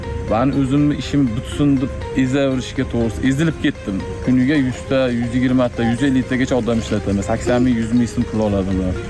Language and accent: Uzbek; Chust, Namangan Region, Uzbekistan; born there; Men Namangan viloyat Chust tumanida tug'ilganman o'zim. 2019 yildan Qashqadaryo viloyatiga kelib, tadbirkorlik bilan shug'ullanaman